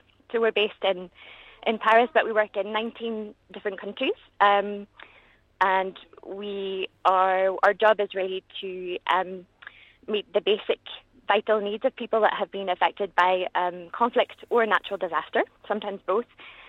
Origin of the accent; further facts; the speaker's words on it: Belfast, Northern Ireland, United Kingdom; I'm from East Belfast, but I work for a French NGO